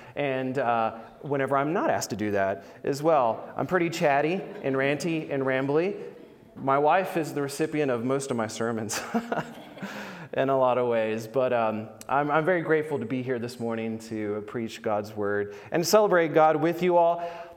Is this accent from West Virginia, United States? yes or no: yes; West Virginia, United States; I grew up in Wyoming County, West Virginia. I went to school at Marshall, where I graduated in 2012.